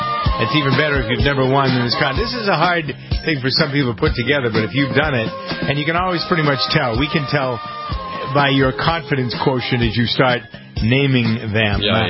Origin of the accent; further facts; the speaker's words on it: Boston, Massachusetts, United States; I come from Boston, Massachusetts.